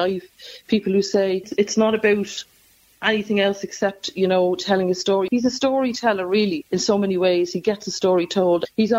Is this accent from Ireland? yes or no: yes; Dublin, Leinster, Ireland; I'm an Irish girl, but I am a dub. One of seven, five girls, two boys. And, you know, from a bit of a bohemian family, really, I was raised very close to O'Donoghue's pub.